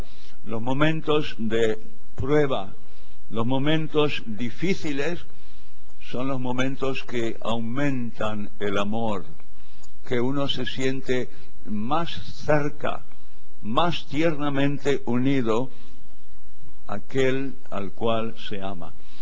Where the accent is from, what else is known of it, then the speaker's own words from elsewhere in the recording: Buenos Aires, Argentina; born there; Yo nací en Buenos Aires, en la Argentina